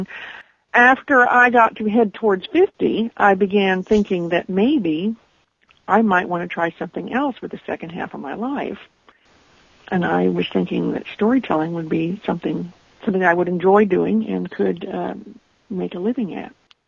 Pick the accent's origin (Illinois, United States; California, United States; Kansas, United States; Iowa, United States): Kansas, United States; Topeka; I also have a couple of personal stories I tell about growing up in Topeka, especially with my brothers.